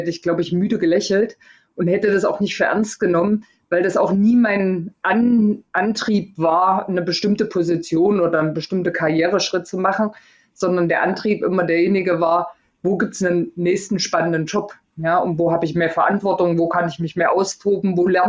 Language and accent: German; Erfurt, Thuringia, Germany; bei uns in Erfurt, ich bin in Erfurt groß geworden